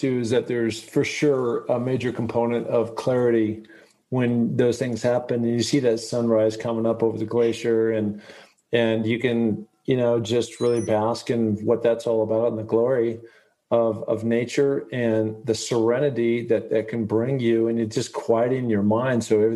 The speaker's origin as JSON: {"language": "English", "town": "Seattle", "region": "Washington", "country": "United States", "tie": "born or raised there", "lives_now": "Sun Valley, United States", "said": "even growing up in Seattle, as I guess sort of in nature"}